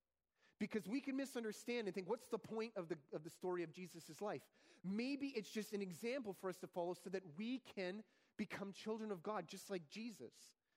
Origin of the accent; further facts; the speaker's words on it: Ontario, Canada; I grew up in Ontario from birth to 6 years old